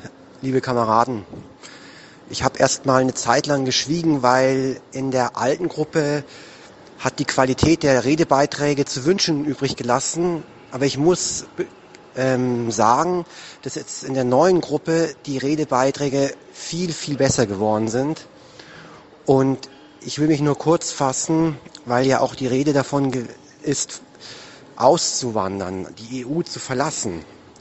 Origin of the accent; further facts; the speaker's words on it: Germany; first language German; Deutsch ist meine Heimat, Deutsch ist meine Muttersprache.